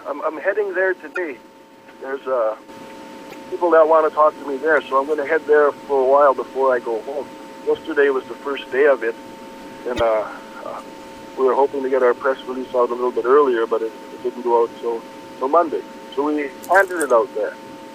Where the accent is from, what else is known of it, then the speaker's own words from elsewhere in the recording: Red Lake, Ontario, Canada; I grew up in the Red Lake area. We're about 100 kilometers away from Red Lake.